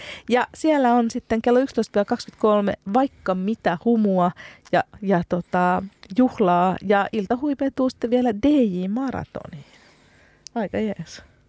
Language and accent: Finnish; Helsinki, Uusimaa, Finland; Helsinki on minun kotikaupunkini